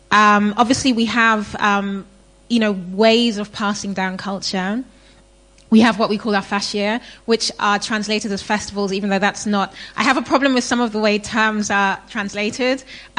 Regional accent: Ghana; I'm from Ghana. I live in Ghana. I did work in Western museums before I went back to Ghana.

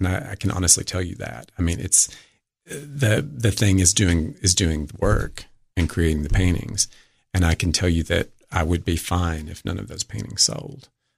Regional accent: Livingston, United States; to do a show about Livingston, my hometown.

